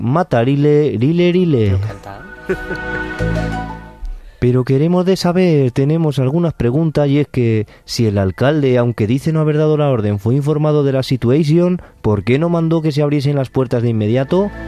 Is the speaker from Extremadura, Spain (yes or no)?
no; Burgos, Castile and León, Spain; reconozcamos que en Burgos más que de la Tierra Media somos de Juego de Tronos, porque esto es como Invernalia.